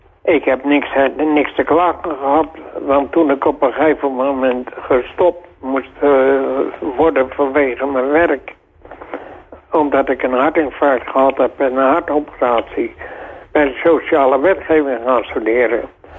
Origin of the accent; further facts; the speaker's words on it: Hilversum, North Holland, Netherlands; born there; moved away as an adult; waar ik ben geboren in Hilversum en daar kon je geen huis krijgen. En toen ik dus 25 was, ben ik getrouwd.